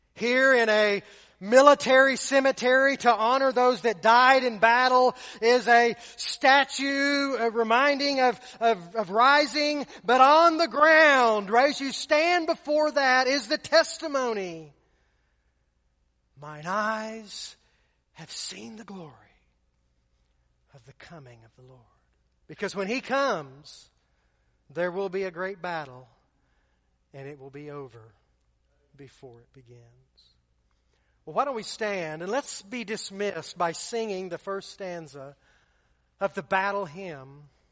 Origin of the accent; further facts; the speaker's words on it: United States; But I am an American, and I am a Christian.